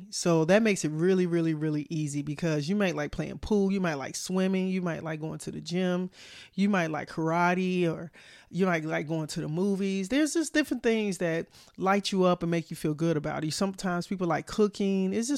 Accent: Chicago, Illinois, United States; I'm from Chicago, so you know, roller skating is a thing, honey.

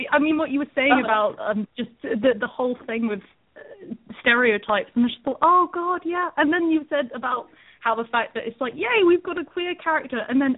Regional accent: England, United Kingdom; I am an English writer.

